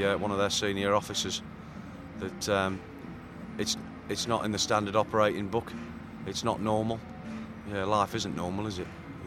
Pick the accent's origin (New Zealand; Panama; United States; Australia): Australia; accent: Australian; Unfortunately, I don't think they understood my slight Australian accent.